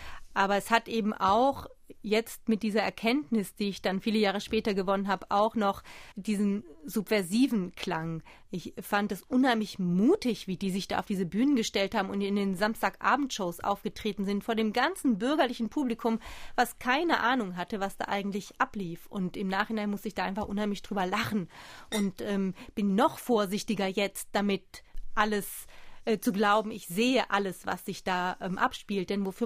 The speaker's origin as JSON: {"language": "German", "town": "Muggensturm", "region": "Baden-Württemberg", "country": "Germany", "tie": "born or raised there", "also_born_or_lived": "Malsch", "said": "Muggensturm. Geboren bin ich in Malsch, denn in Muggensturm gibt es kein Krankenhaus."}